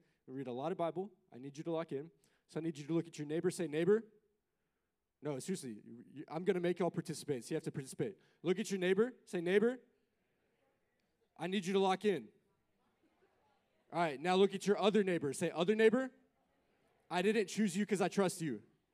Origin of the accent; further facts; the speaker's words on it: Nashville, Tennessee, United States; yeah, if my hometown, I'm from Nashville, if Nashville was destroyed, I'd be devastated.